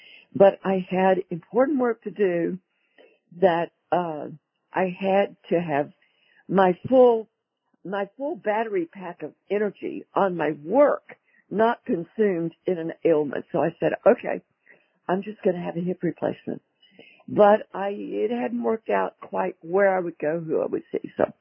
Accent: Texas, United States; one of the things I really do like so much about my home country of North Texas is the springs and the falls are just awesome.

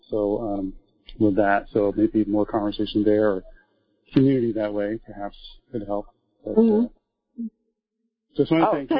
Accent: Texas, United States; now in Oregon, United States; I'm from Texas, but I can't beat the Texans out of the Oregonian. Or I live in Oregon, but can't beat the Texan out of me.

